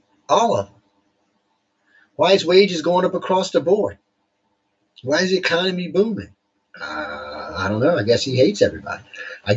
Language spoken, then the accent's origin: English; United States; Yeah, I'm a mutt. There ain't even no doubt. But I'm an American.